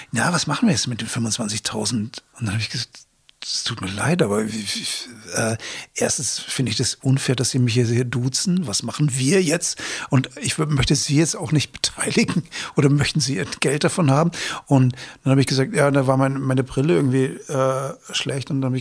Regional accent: Lüneburg, Lower Saxony, Germany; also born or lived in Hannover; ich bin geboren in Hannover, aber aufgewachsen woanders in Lüneburg

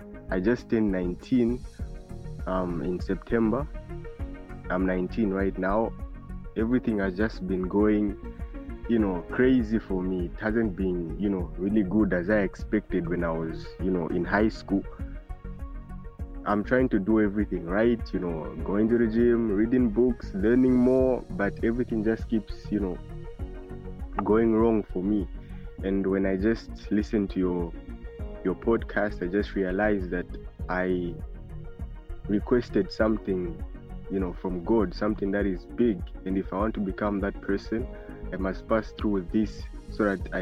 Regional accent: Lusaka, Lusaka Province, Zambia; I'm from Lusaka, Zambia.

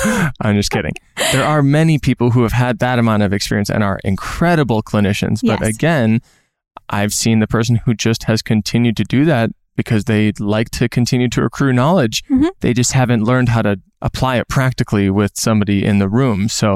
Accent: Minnesota, United States; or I'm from Minnesota, and even when someone reaches out to me from Minneapolis

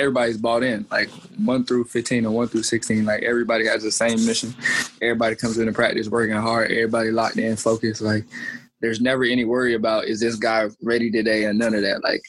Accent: Roxboro, North Carolina, United States; I mean, grew up in Roxboro, North Carolina, like you guys know, like, small city. I played for Roxboro Community School, small school.

